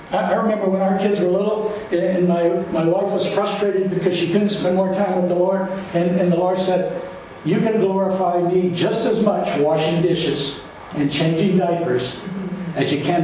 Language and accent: English; Louisiana, United States; And I'm from Louisiana, so when the Saints won their Super Bowl, my sister and mother sent me up a couple of Saints shirts.